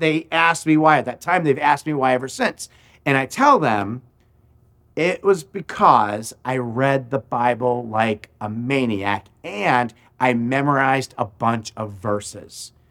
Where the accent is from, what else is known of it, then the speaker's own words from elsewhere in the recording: Florida, United States; I grew up some in Florida, and this is kind of common in Florida